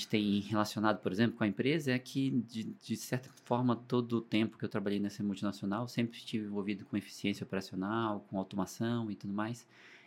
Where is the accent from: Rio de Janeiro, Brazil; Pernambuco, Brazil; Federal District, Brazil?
Federal District, Brazil; Brasília; eu sou de Brasília, né? Não sou nativo aqui do Espírito de São Paulo. Então, estou aqui já há bastante tempo. Não peguei o sotaque ainda, mas já estou aqui há bastante tempo. Eu vim fazer faculdade